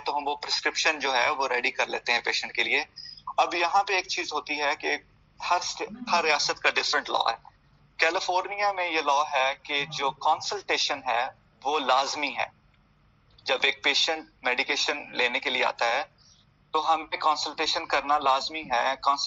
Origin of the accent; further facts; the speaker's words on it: Pakistan; now in United States; میں پاکستان سے آیا ہوں